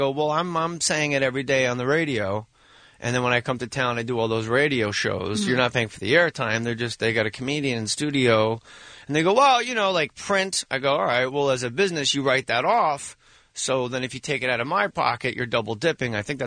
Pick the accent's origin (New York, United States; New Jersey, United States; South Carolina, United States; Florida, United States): New Jersey, United States; Eddie Collins is now the chief of police in my home state of New Jersey, Bean.